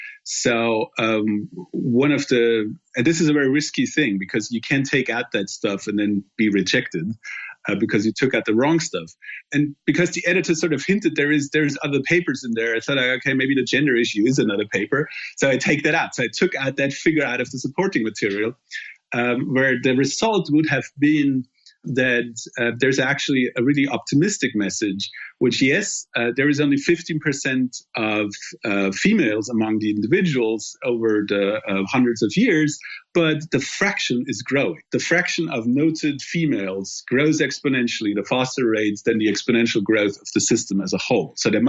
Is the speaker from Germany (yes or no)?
yes; Germany; English is a second language; particularly in my home country in Germany